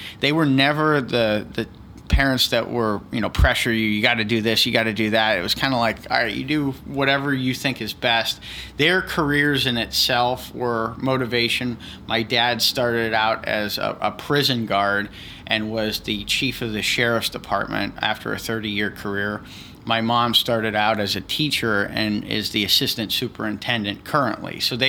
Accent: Erie, Pennsylvania, United States; So I grew up in Erie, Pennsylvania.

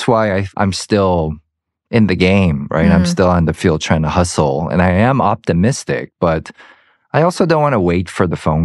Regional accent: Georgia, United States; even though I'm from Georgia and you know, I'm American as apple pie

